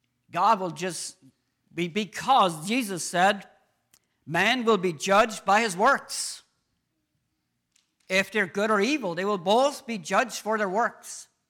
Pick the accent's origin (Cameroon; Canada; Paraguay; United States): Paraguay; I remember when I grew up in Paraguay, we had two incidents.